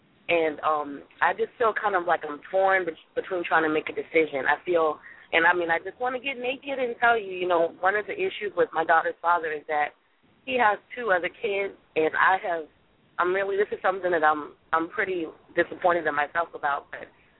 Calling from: Charleston, South Carolina, United States; We're calling in from Charleston, South Carolina.

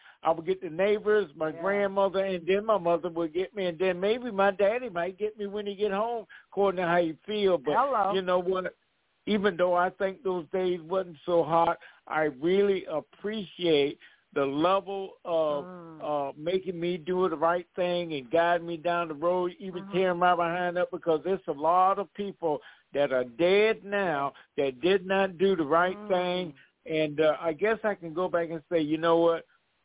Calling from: Georgia, United States; Yes, this is … I'm calling from Georgia.

